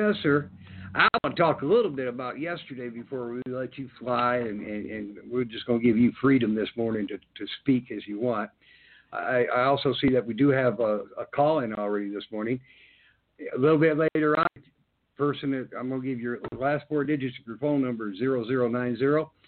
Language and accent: English; Michigan, United States; born there; my mom and dad are from Alabama. I was born in Michigan, but now I'm back in Alabama where I belong.